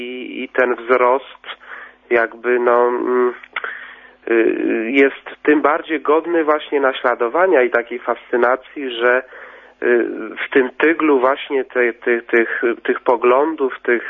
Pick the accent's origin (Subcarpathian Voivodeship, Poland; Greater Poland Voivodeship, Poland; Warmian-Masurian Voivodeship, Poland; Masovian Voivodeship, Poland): Masovian Voivodeship, Poland; A na początku chciałem powiedzieć, że wychowałem się w Czasnyszu w ogóle.